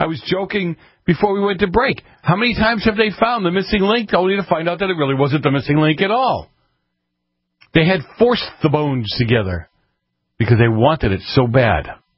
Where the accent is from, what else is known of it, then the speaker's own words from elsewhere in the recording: Boston, Massachusetts, United States; Well, I grew up in the north end of Boston.